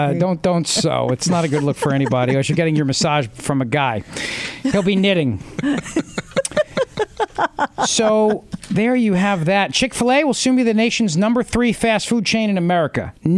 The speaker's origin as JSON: {"language": "English", "region": "New Jersey", "country": "United States", "tie": "born or raised there", "said": "growing up in New Jersey, the mall is what we did as an activity."}